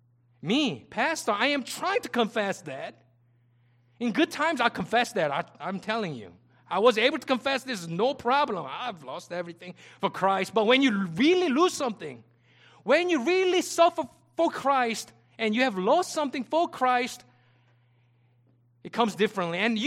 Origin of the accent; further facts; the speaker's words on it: South Korea; moved away as an adult; Remember, I came from Korea to study here and go back.